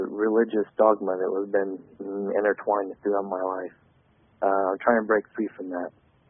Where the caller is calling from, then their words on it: Indiana, United States; and I'm from Indiana.